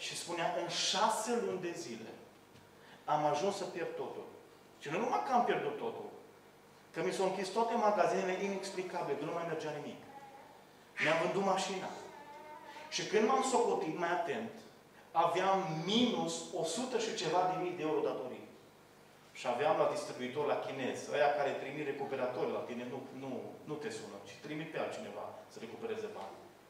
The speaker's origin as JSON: {"language": "Romanian", "region": "Bihor County", "country": "Romania", "tie": "born there", "said": "M-am dus în satul părinților mei, undeva lângă satul meu natal, undeva lângă Beiuș"}